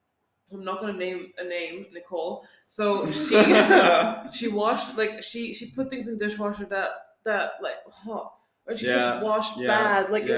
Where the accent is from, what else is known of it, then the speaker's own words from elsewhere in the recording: United States; I'm American. I can do that, you know?